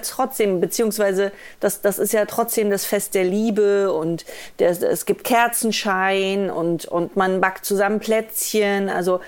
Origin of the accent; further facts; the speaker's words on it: East Germany, Germany; Ich komme aus der DDR. Wir haben da nichts. Gab's nicht.